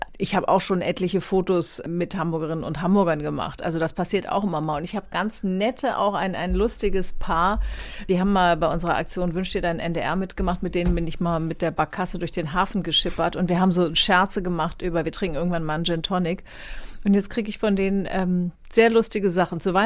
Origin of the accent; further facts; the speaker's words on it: Schleswig-Holstein, Germany; born there; Ich bin ja gebürtige Schleswig-Holsteinerin.